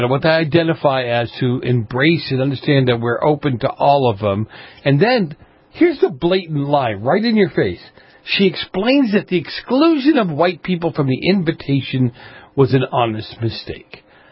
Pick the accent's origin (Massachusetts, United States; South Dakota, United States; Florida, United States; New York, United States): Massachusetts, United States; Boston; I grew up, my people know this, I grew up in Boston, and I grew up in a time, and I don't know what it was like here in L.A.